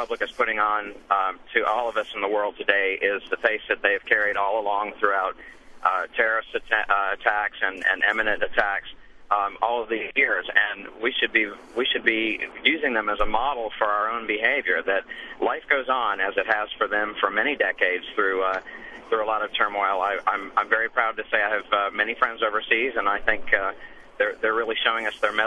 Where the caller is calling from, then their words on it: Columbia, South Carolina, United States; I'm calling from South Carolina